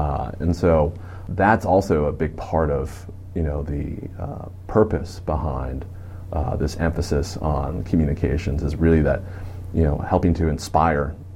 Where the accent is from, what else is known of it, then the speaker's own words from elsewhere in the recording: South Dakota, United States; moved away as an adult; now in Minnesota, United States; So I'm born and raised in South Dakota, went to college in South Dakota, and then I've moved to Minnesota